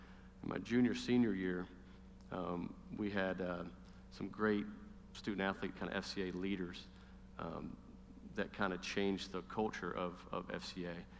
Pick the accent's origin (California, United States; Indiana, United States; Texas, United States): Indiana, United States; LaPorte; I grew up in LaPorte, Indiana, about an hour away. I was a LaPorte slicer.